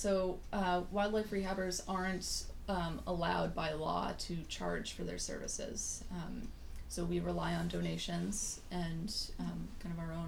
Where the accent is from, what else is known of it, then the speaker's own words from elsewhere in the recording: New Hampshire, United States; moved away as an adult; now in Gloucester, United States; Yeah, so I'm not from Gloucester. I grew up in New Hampshire. I moved here about 7 years ago.